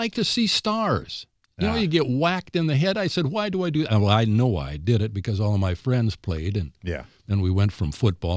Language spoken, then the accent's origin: English; Waverly, United States; So it was a great experience when I came to my hometown, Waverly, when I was seventh or eighth grade.